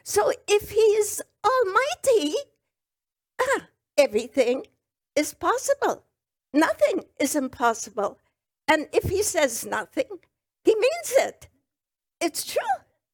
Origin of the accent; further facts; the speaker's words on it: Poland; born there; English is a second language; I was born in Poland, and my parents were farmers.